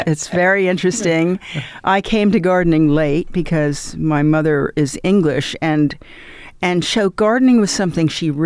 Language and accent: English; New York, United States; I grew up in New York.